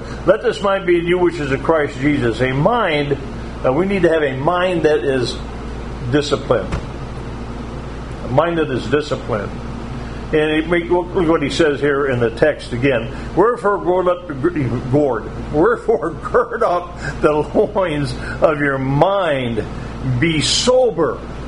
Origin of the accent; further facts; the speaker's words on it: Ohio, United States; So where I grew up in Ohio, they had, if you turned 18 years old, you could drink what they call 3-2 beer.